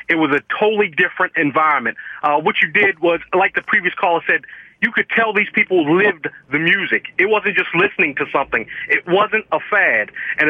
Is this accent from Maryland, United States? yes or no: yes; Baltimore, Maryland, United States; now in Myrtle Beach, United States; I'm actually from Baltimore, but I'm actually calling you from Myrtle Beach, South Carolina.